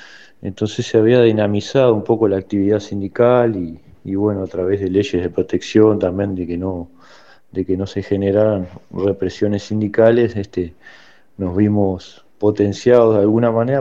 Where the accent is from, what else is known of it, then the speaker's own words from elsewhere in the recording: Juan Lacaze, Colonia, Uruguay; Anteriormente tuve un breve pasaje por una textil en mi pueblo, en Juan Lacase, que cerró hace muchos años